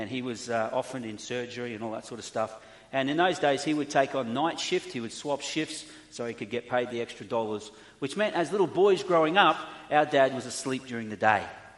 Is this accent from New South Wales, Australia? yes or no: no; Mount Gravatt, Queensland, Australia; We grew up in Housing Commission area in Mount Gravatt, which I didn't think was a poor area until I grew up and found out it was a poor area.